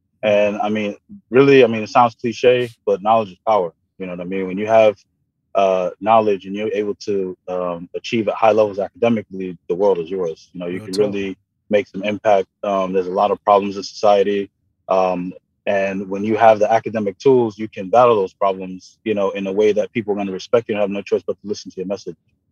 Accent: Brooklyn, New York, United States; I grew up in Brooklyn. You know, a lot of the homies, some of them passed away

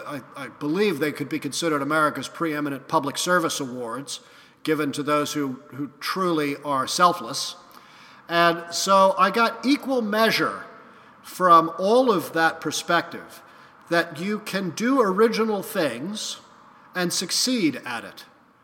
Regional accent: New York City, New York, United States; Well, it is true that I grew up in New York City in the 1970s.

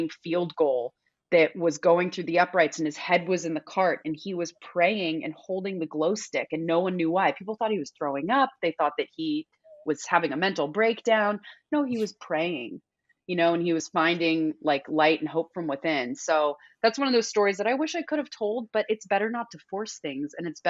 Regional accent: California, United States; He's from the South. I'm from California.

